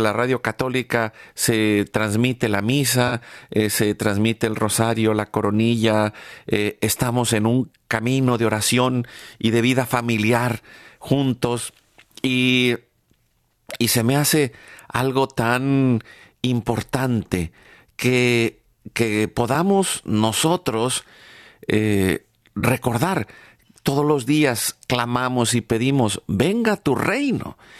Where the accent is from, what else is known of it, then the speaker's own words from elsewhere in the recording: Mexico; moved away as an adult; En México, nosotros vivimos, nacimos en México, vivimos allá muchos años